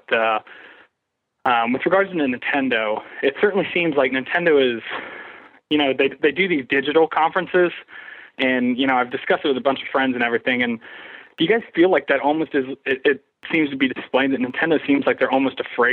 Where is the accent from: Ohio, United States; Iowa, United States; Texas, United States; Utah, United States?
Ohio, United States; Dayton; I'm actually from Dayton, Ohio.